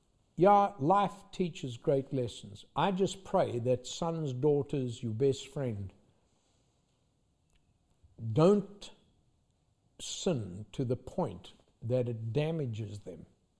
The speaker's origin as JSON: {"language": "English", "region": "KwaZulu-Natal", "country": "South Africa", "tie": "born or raised there", "said": "And this is on the southern tip of Africa, where I grew up on Upper East Coast in Zululand."}